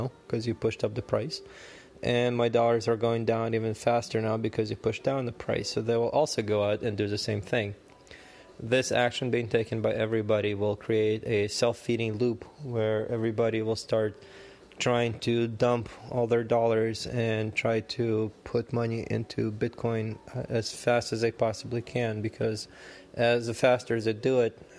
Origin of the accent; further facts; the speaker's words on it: Ukraine; Now, unlike hyperinflation, where, like in Venezuela or Zimbabwe or even my home country of Ukraine and Soviet Union, people have one currency and that's all they have.